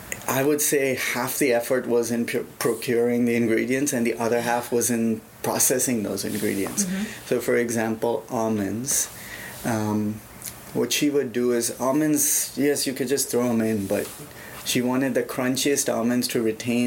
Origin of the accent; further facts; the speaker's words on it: Mumbai, Maharashtra, India; As a kid, I grew up in Bombay, in India.